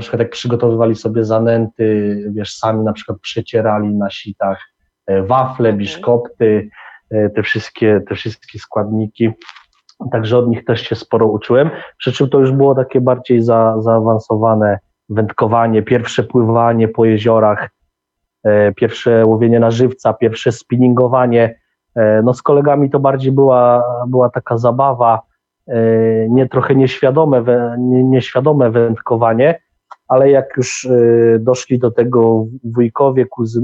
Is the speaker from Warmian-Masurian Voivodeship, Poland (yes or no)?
yes; Szczytno, Warmian-Masurian Voivodeship, Poland; odkąd pamiętam, to wychowywałem się nad jeziorem. Wiesz, pochodzę z Mazur, z bardzo pięknego miasta, ze Szczytna. Tam do najbliższego jeziora miałem jakieś 600 metrów.